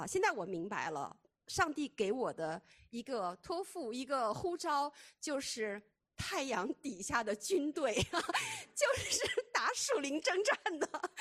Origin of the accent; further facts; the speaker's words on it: Wuxi, Jiangsu, China; 因为我们家是无锡人嘛，然后我的娘娘他们都说无锡话的